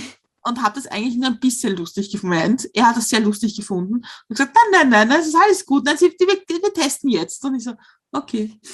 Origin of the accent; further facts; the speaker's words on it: Austria; accent: Austrian; er findet unseren österreichischen Akzent sehr süß.